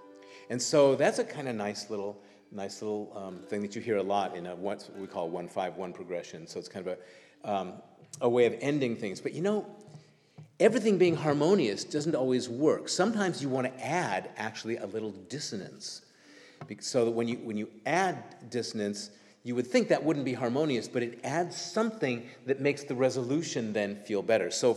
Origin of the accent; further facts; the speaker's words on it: California, United States; because I'm from California